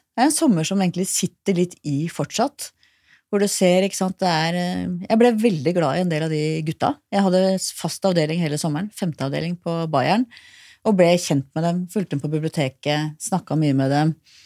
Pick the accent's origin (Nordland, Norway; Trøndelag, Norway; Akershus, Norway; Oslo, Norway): Oslo, Norway; På Manglerud I Oslo.